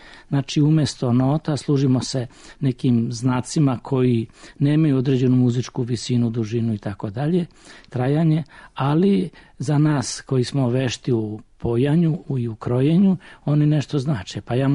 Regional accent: Šibenik-Knin County, Croatia; ja dolazim iz Krinske krajine, tamo je prezime, dakle, retko, ali postoji.

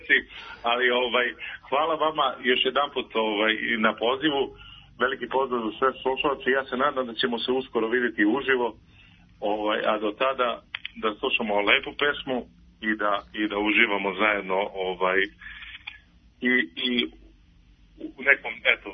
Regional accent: Šumadija and Western Serbia, Serbia; kod nas u Šumadice kaže Srce nije tamburica

